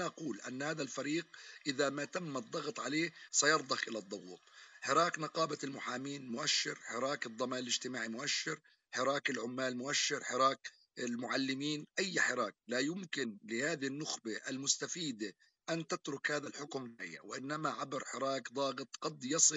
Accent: Palestine; والموضوع ليس هم ونحن، جميعنا كفلسطينيين، كل اللي في هذه الغرفة وكل من خارجها

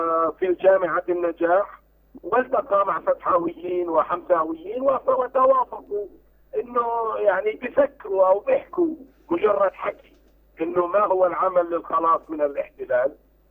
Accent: Palestine; حقيقة الاعتقال لا يخيف الفلسطيني، والموت هو أثناء أمانينا كفلسطينيين

